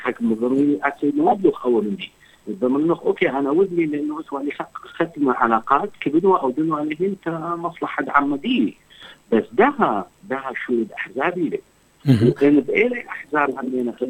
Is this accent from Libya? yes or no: yes; Libya; يعني أنا ليبي